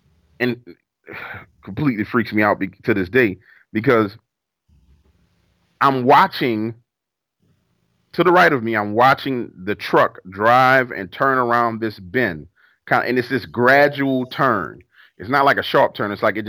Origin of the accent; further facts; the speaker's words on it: New Orleans, Louisiana, United States; growing up in New Orleans, where you see people shooting at people and things going crazy like